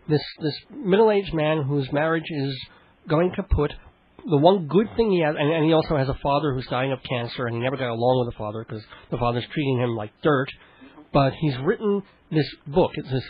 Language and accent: English; Brooklyn, New York, United States; born there; I was born in Brooklyn.